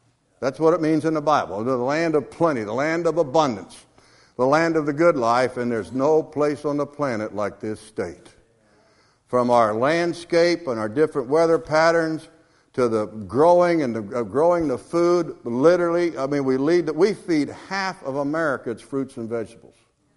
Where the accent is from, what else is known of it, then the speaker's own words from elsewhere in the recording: Georgia, United States; also born or lived in Florida; You know what's funny is I came from Georgia and Florida.